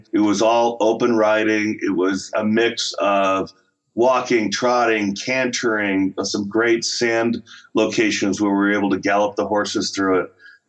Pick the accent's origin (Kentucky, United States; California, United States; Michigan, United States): California, United States; now in Colorado, United States; I am originally from California and spent most of my career in Southern California and moved to Colorado from Orange County.